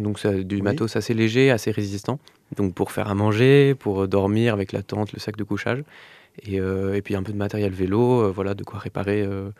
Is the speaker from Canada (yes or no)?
no; Bourg-en-Bresse, Auvergne-Rhône-Alpes, France; also born or lived in Lyon; Je suis né à Moracol, donc tout près de Bourg-en-Bresse, et j'ai grandi à Bourg-en-Bresse. Et je suis parti au lycée à Lyon, et là je suis en études de sciences politiques à Lyon 2.